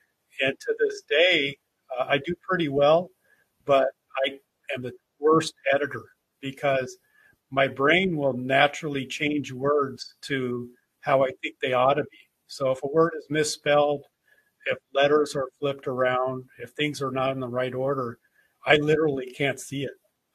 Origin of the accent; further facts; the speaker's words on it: Santa Clarita, California, United States; I'm from the LA area, so I've lived in the Los Angeles area my whole life. I grew up in Santa Clarita